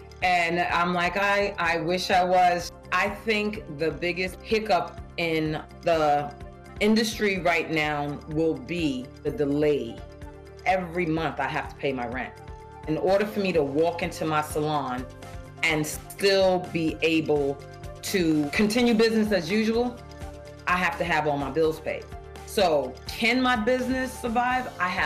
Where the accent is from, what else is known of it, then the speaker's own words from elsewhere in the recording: New York, United States; I'm from New York in Harlem